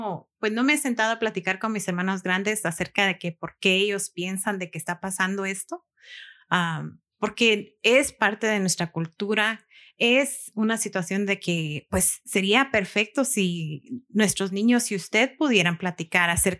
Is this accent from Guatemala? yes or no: yes; Guatemala; no es para decir de que no somos guatemaltecos o no nos gusta nuestra cultura.